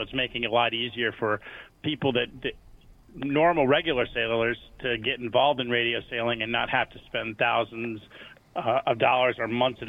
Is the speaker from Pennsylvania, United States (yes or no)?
no; Texas, United States; I'm from Texas.